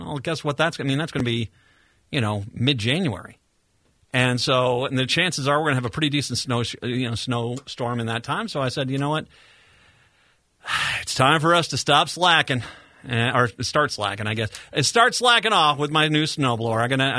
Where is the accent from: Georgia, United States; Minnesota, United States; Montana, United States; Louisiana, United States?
Minnesota, United States; But I feel like I failed as a Minnesotan. I got to turn in my Minnesota badge.